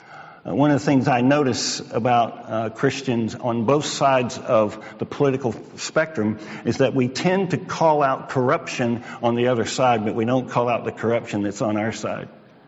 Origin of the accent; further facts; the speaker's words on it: United States; So as an American, I had real struggle with that.